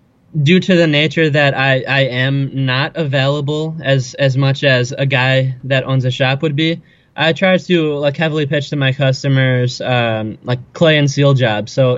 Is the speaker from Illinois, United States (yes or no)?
yes; Arlington Heights, Illinois, United States; So I'm from Arlington Heights, Illinois, which is about 45 minutes west of downtown Chicago.